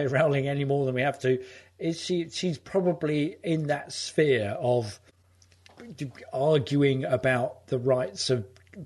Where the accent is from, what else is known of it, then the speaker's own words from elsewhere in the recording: Hertford, East of England, United Kingdom; I live in the capital of, and the founder of Hartford, Connecticut, comes from my hometown of Hartford, in Hertfordshire.